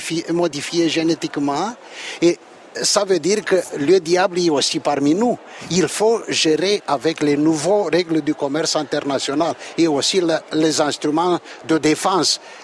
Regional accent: Romania; Pour moi, en tant que Roumain, l'isolationnisme, c'est le pire

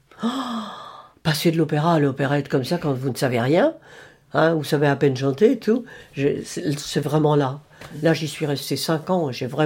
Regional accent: Saint-Omer, Hauts-de-France, France; born there; Je suis née à Saint-Omer, dans le Pas-de-Calais, dans le Nord, le 11 janvier 1938.

